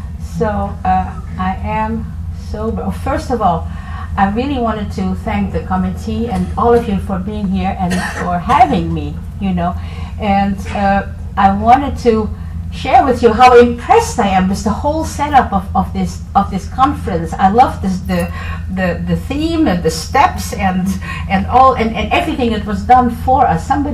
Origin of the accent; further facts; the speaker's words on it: Indonesia; born there; English is a second language; I was born in Indonesia. I'm actually a little old lady. I was born in 1941.